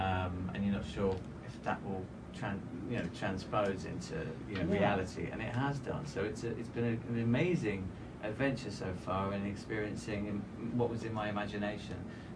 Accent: England, United Kingdom; You know, I'm from England, I love England, and London's amazing.

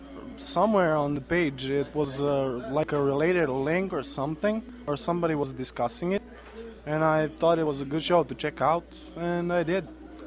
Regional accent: Kraljevo, Central Serbia, Serbia; I'm from Serbia, the city of Kraljevo.

